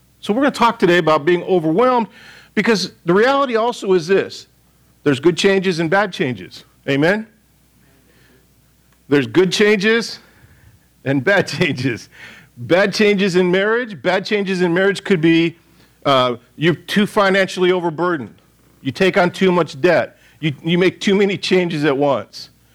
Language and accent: English; Royal Oak, Michigan, United States; And then we went back to my hometown in Royal Oak.